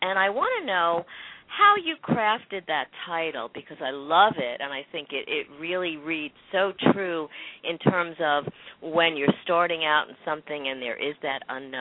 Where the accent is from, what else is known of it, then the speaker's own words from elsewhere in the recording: Brooklyn, New York, United States; I'm originally from Brooklyn, and it certainly is a very dramatic change in and of itself, just in terms of lifestyle.